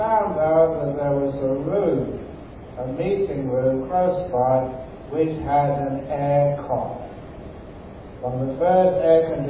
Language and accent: English; London, United Kingdom; born there; I like it really nice and cold, because I was born in London.